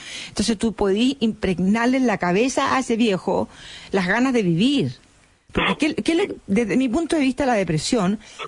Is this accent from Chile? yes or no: yes; Chile; Somos fatalistas los chilenos.